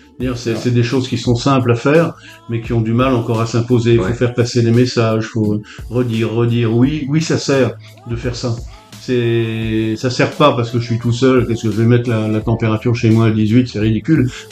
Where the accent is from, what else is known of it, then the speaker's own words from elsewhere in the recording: Nancy, Grand Est, France; born there; also born or lived in Strasbourg / Paris / Besançon; Ma famille est de Boulogne-sur-Mer. J'ai été conçu à Reims, je suis né à Nancy, j'ai fait mes études à Strasbourg, j'ai commencé à bosser à Épinal, ensuite je suis allé à Besançon, je suis allé à Paris